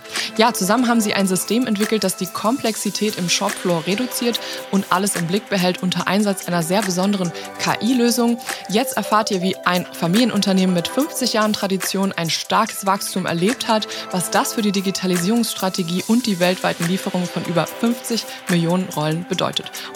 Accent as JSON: {"language": "German", "region": "Lower Saxony", "country": "Germany", "said": "das ist ja meine Heimat. Ich komme ursprünglich da aus der Region zwischen Braunschweig und Hannover"}